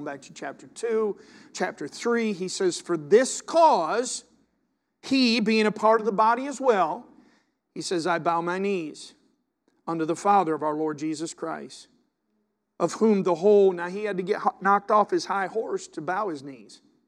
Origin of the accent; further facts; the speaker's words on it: Augusta, Georgia, United States; I mean, we're from Augusta. I could be home watching the Masters this morning.